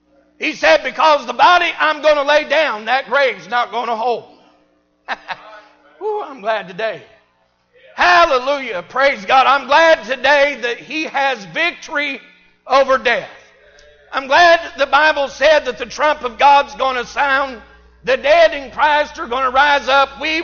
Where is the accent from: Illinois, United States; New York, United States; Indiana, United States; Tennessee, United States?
Illinois, United States; Now, I'm from Illinois and I'm a Michael Jordan fan.